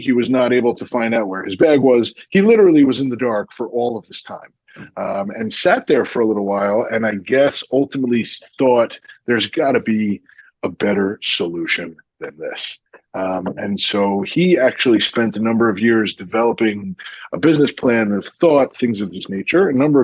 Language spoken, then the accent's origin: English; New York City, New York, United States; I live on the Upper East Side of New York City. I am born and raised on the Upper East Side. I went to high school here.